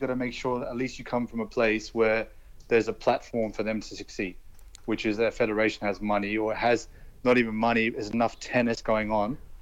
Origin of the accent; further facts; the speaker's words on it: Australia; When I was growing up in Australia